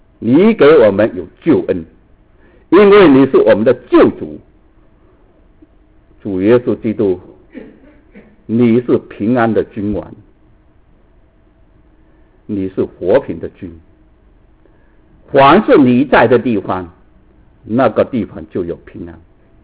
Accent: China; 我们是中国人，就民以食为天

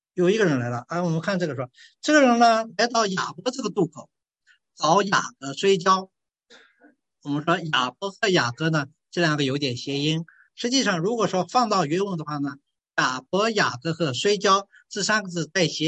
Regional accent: Shanxi, China; accent: Shanxi; 当然我们这个尤其我这山西口音念这个念的不是那么邪了

